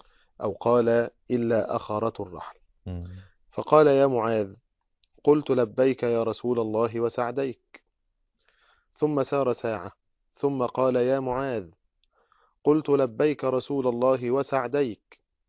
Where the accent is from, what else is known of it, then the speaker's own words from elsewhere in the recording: Monufia Governorate, Egypt; طبعا السادات بلدياتي، هو منوفي وأنا بلدياته، منوفي